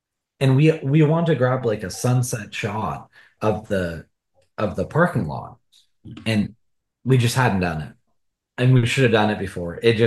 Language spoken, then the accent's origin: English; Portland, Oregon, United States; I went back up to Portland, which is my hometown.